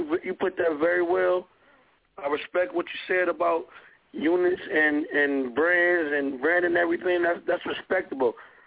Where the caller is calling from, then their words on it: Cleveland, Ohio, United States; I'm calling up from Cleveland, Ohio.